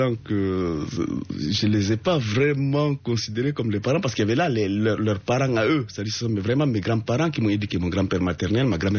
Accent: Guinea; moved away; Je suis sorti de Guinée pour échapper à l'étouffement, pour échapper peut-être aussi à la mort

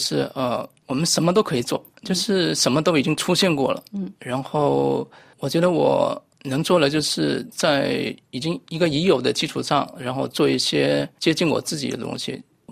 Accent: China; moved away; 我从中国来到这边然后会遇到一个身份的问题了

